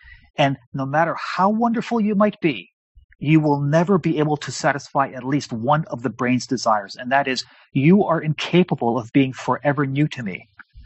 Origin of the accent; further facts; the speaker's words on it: Canada; I'm born and raised in Canada. I grew up in a metropolitan city. I'm a white guy.